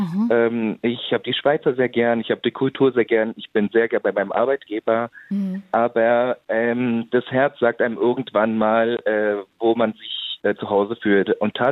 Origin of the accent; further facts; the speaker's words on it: Hoyerswerda, Saxony, Germany; Also ganz ursprünglich komme ich aus Hoyerswerda, das ist in Sachsen.